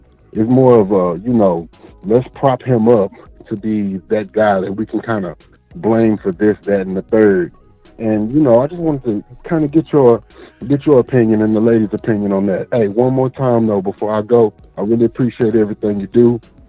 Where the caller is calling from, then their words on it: Minnesota, United States; I'm calling from Minnesota.